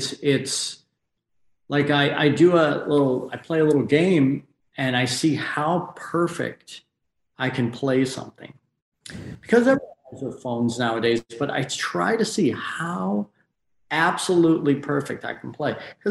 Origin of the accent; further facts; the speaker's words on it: Michigan, United States; moved away as an adult; now in Los Angeles, United States; Right. Yeah. And I left that like right when I turned 18. So I've been out here for 1,000 years, it seems like.